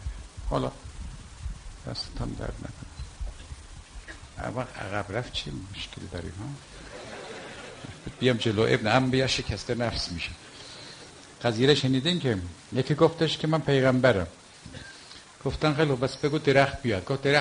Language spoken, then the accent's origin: Persian; Bahar, Hamadan, Iran; گفتم آقا اهل بهارم. اهل خودش هست یا اطرافش؟ نه اهل همدانم.